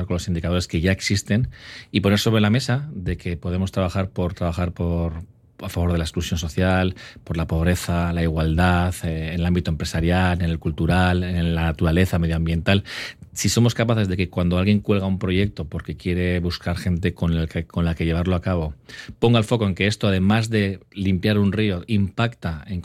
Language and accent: Spanish; Basque Country, Spain; los bizkaitarrak somos gente de Ausolana, somos gente con valores muy muy arraigados